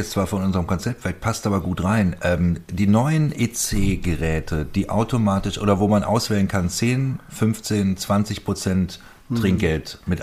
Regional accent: Euskirchen, North Rhine-Westphalia, Germany; Aus Reda, da bei Euskirchen, also 40 Kilometer von Köln.

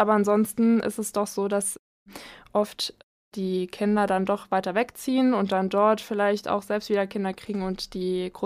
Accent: Börrstadt, Rhineland-Palatinate, Germany; Ich komme aus Börstadt, genau, und Bad Kreuznach liegt da gar nicht so weit weg.

